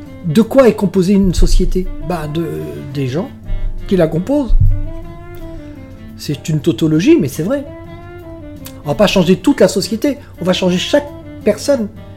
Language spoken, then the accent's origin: French; Paris, Île-de-France, France; Bon, je suis parisien, ça excuse.